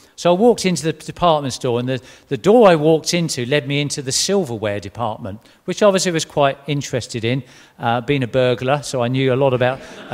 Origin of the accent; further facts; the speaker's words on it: South East England, United Kingdom; Now, growing up in Kent and Sussex, most of the southeast, I knew where Tunbridge Wells, roughly where Tunbridge Wells was.